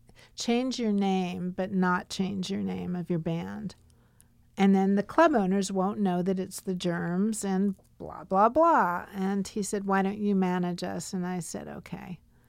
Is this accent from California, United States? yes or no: yes; Palm Springs, California, United States; And I grew up in Palm Springs. It was a very small town at the time. Rock and roll was non-existent.